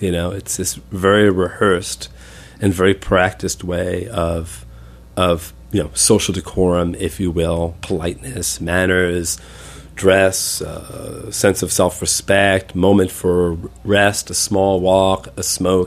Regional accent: United States; Really, as an American who grew up in an Italian-American kind of neighborhood, and also, I have family in Brooklyn, and, you get the story.

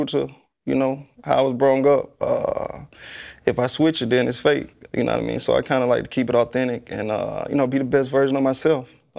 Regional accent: Tuscaloosa, Alabama, United States; I'm from Tuscaloosa.

